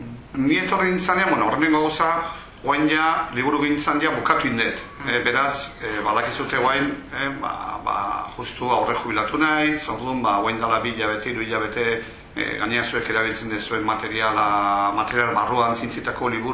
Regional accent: San Sebastián, Basque Country, Spain; Donostikoa naiz, baina Antiguo auzoan

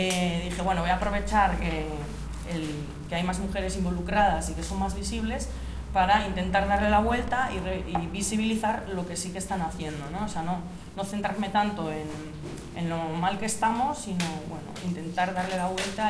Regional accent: Sopelana, Basque Country, Spain; vine con una amiga desde, bueno, yo soy de Sopelana y vinimos en coche desde Sope una amiga y yo a un concierto

